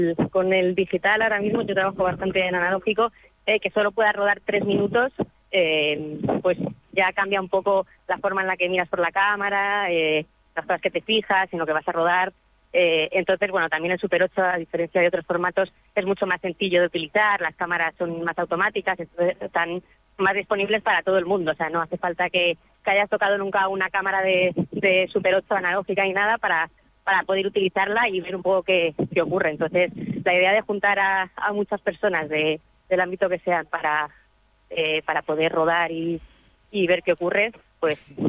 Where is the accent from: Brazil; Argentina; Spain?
Spain; Madrid, Community of Madrid; yo soy de Madrid